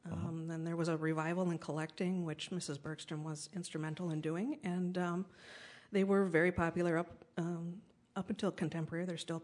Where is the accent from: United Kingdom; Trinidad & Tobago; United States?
United States; Neenah, Wisconsin; Neenah, Wisconsin.